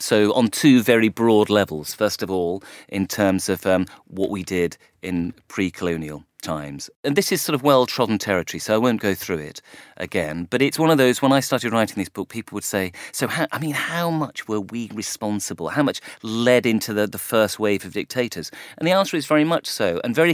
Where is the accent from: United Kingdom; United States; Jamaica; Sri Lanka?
United Kingdom; North West England; I'm a Lancastrian. It's my tribe is from Lancashire in the British Isles. So I'm first Lancastrian. I'm second a British person. I'm third a European, you know.